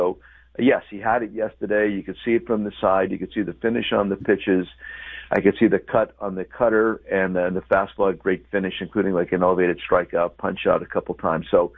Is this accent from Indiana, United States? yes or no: no; Hazleton, Pennsylvania, United States; now in Chicago, United States; Hazleton Integration Project, where we're trying to bring together the Hispanic and Anglo cultures in my hometown.